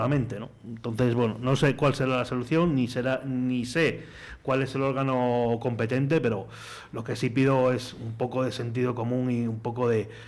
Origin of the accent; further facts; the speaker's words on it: Cantabria, Spain; en mi comunidad, yo soy de Cantabria, y está prohibido